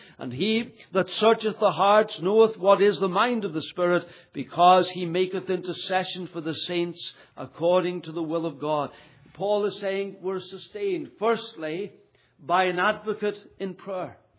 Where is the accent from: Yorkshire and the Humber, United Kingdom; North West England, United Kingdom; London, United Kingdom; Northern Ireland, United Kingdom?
North West England, United Kingdom; Liverpool; I'm actually from England. I was born and bred in the city of Liverpool and in England, in the United Kingdom. So I'm an Englishman, despite the accent.